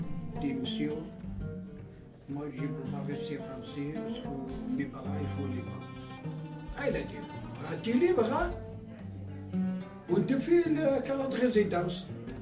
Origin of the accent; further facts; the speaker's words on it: Algeria; J'ai dit, je suis algérien.